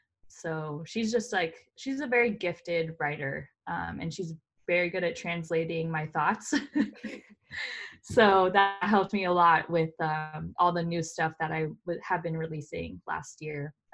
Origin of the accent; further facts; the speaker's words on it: California, United States; I grew up in Southern Orange County. So when I moved up to LA in 2015, that's when I mentally checked in.